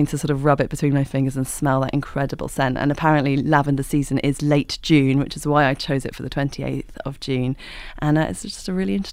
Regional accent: London, United Kingdom; I'm a city girl, born and bred. I love cities. I'm a Londoner.

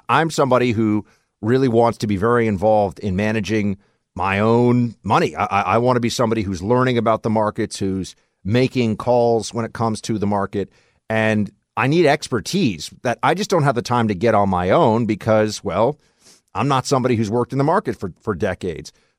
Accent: New York City, New York, United States; born there; So New York City. I was born in New York City. I know this place very well.

